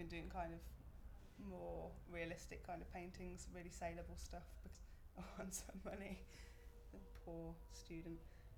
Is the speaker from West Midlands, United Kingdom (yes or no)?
yes; Lichfield, West Midlands, United Kingdom; Litchfield, Staffordshire. I'm not too far from Birmingham.